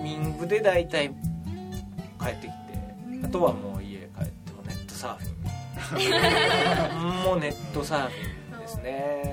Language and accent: Japanese; Takarazuka, Hyogo, Japan; たまたまそのうちの地元が僕兵庫県の宝塚なんですけど